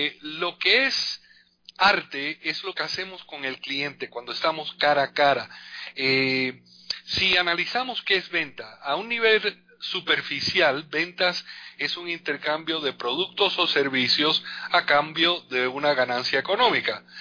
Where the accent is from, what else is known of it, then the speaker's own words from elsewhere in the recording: Los Angeles, California, United States; also born or lived in Mexico; me llevaron para allá, me crié en Los Ángeles, California. Como hijo de inmigrante tuve que comenzar a trabajar desde temprana edad.